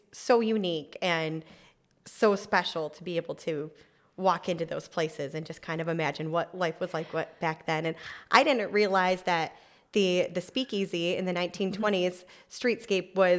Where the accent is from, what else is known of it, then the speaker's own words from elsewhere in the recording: Detroit, Michigan, United States; now in Archbold, United States; And I grew up in the Detroit area, so mm-hmm.